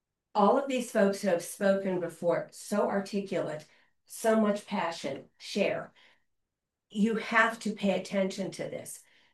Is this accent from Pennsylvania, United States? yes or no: yes; Ernest, Pennsylvania, United States; I'm from Ernest. I'm born and raised here in Indiana County.